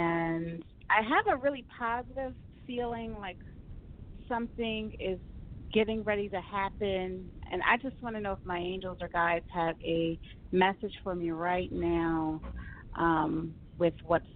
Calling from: Baltimore, Maryland, United States; Hi, guys. … I'm calling from Baltimore.

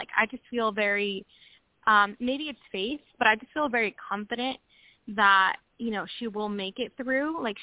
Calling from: Washington, United States; Hi, guys. I'm calling from Washington State.

